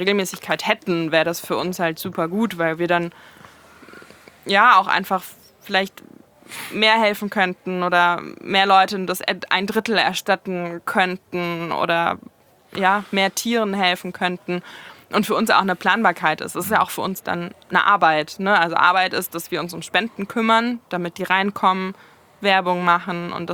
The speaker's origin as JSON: {"language": "German", "town": "Frankfurt", "region": "Hesse", "country": "Germany", "said": "Also ich bin Frankfurterin, ja. Ich bin geboren in Frankfurt. Frankfurt ist so meine Stadt."}